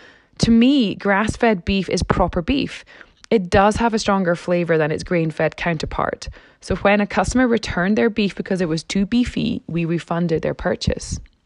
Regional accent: Scotland, United Kingdom; now in Canada; Growing up in Scotland, we just had beef.

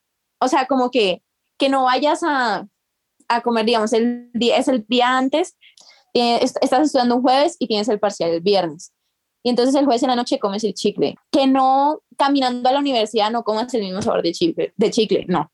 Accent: Cartagena, Bolívar, Colombia; Bueno, yo soy de Cartagena y no sé si eso sea muy de la costa

